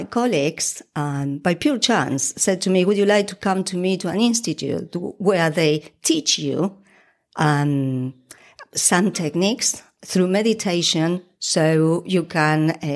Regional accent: Argentina; born there; English is a second language; I was born in Argentina

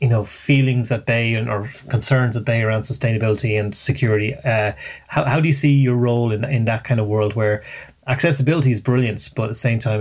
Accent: Ireland; My frustration often with Ireland and being Irish is sometimes I feel we don't often think big enough.

